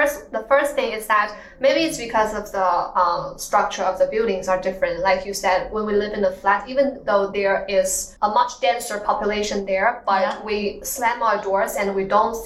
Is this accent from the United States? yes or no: no; Yunnan, China; English is a second language; now in Foshan, China; Well, I'm from Yunnan province, but mm-hmm. I'm currently living in Foshan, Guangdong. Mm-hmm. So it's a completely different place.